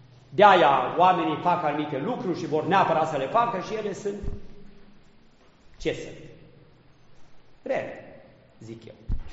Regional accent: Transylvania, Romania; în Transilvania, de unde sunt eu, nu știu, la doamna Doina, mai la Cluj, pe acolo cum o fi, dar în Transilvania asta mai de jos de unde sunt eu

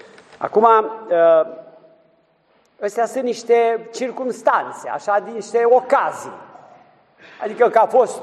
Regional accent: Romania; Noi nu trăim ca un firesc mândria și excepționalul și faptul că noi suntem români.

